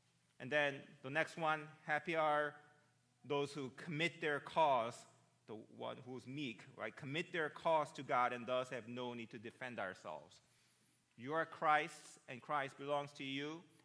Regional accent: Bible Belt, United States; I come from the Bible Belt, so that was a big deal back then, right?

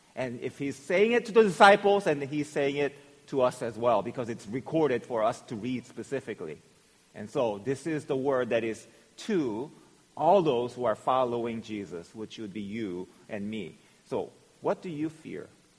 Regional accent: South Korea; English is a second language; when I was growing up in Korea, there were many sparrows.

